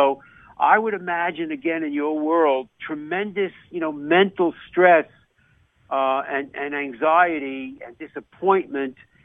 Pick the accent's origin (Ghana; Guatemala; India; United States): United States; New York; accent: New York; Of course, you could hear my New York accent, that I practice it once a week on the Sports Doctor.